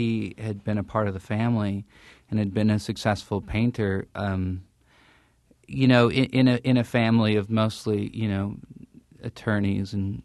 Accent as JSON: {"language": "English", "town": "Helena", "region": "Montana", "country": "United States", "tie": "born or raised there", "said": "I grew up in Helena, Montana."}